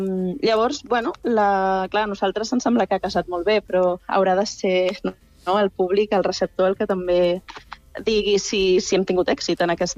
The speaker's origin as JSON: {"language": "Catalan", "town": "Ibiza", "region": "Balearic Islands", "country": "Spain", "said": "jo mateixa com a eivissenca, sóc eivissenca però de pares no eivissencs, i no havia conegut el cant redoblat fins fa poquíssim."}